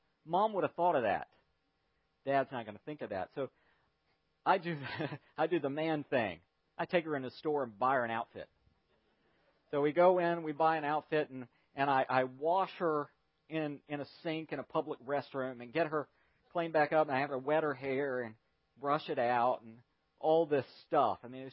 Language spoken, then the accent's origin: English; North Carolina, United States; I grew up in North Carolina, and one of the most celebrated things in North Carolina was the Lost Colony.